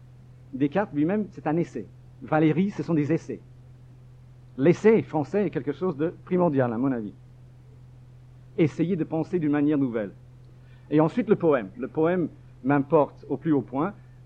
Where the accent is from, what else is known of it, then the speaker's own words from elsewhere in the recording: Scotland, United Kingdom; now in France; je suis un écrivain d'origine écossaise, je viens d'Écosse, de Skotska.